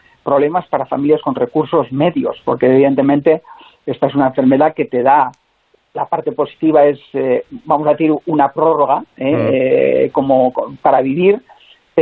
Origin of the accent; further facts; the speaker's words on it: Navarre, Spain; Sobre todo he hecho muchas en Cataluña y en Navarra, en mi tierra.